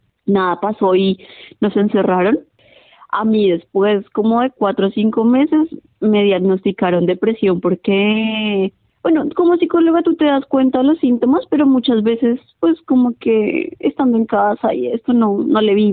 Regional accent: Bogotá, Colombia; also born or lived in Sydney; now in Melbourne, Australia; estaba viviendo en Sydney, y en el tren conocí una chica que es de Bucaramanga, Colombia, yo soy de Bogotá, y ella y yo, bueno, compaginamos, nos conocimos, llegamos acá a Melbourne las dos

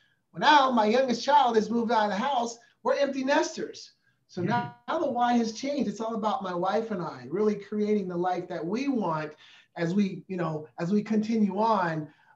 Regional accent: Portland, Oregon, United States; I was raised in Northeast Portland, you know, in Oregon. We struggled growing up.

